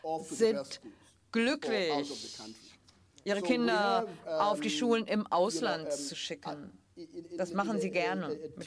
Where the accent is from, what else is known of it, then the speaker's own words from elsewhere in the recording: South Africa; Ich bin da aufgewachsen in Südafrika, wo Steve Biko herkam